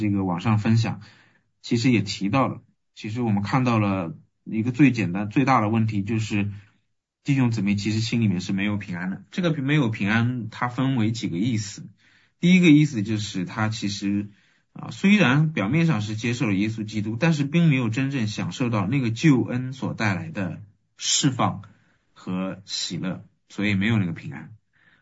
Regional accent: China; 但是我们中国人这个收成了之后，我们就秋收冬藏过大年了

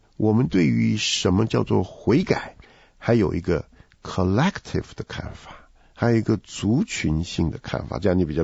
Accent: China; 我们中国人的话讲，亮光不一样。

